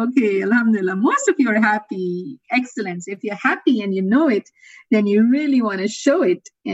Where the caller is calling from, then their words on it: Atlanta, Georgia, United States; Yes, I am logging in from Atlanta, Georgia